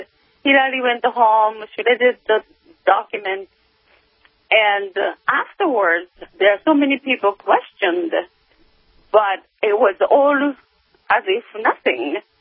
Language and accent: English; Japan; English is a second language; now in United States; I'm I'm coming from Japan.